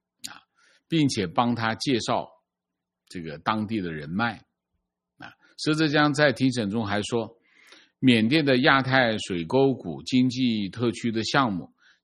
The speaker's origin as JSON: {"language": "Chinese", "region": "Sichuan", "country": "China", "tie": "born or raised there", "said": "我是四川的，相隔5年。去年回老家快认不出来了"}